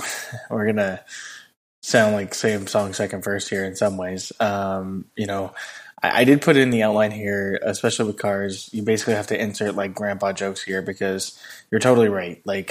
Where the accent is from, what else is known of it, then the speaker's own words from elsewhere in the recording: California, United States; As far as food goes, I'm from California, so, you know, this is going to be one of those like shockers.